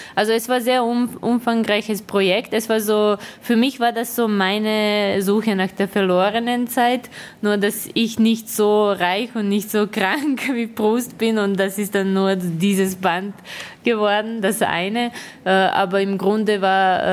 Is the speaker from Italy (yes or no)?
no; Serbia; German is a second language; now in Vienna, Austria; Ich bin aus Serbien nach Wien ausgewandert und lebe in Wien.